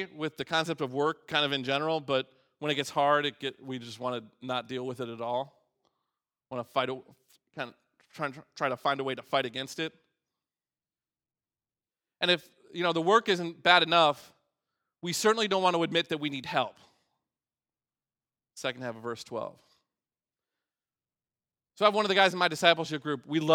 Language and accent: English; Pacific Northwest, United States; I grew up in the Pacific Northwest. My teenage years spent out in the Pacific Northwest.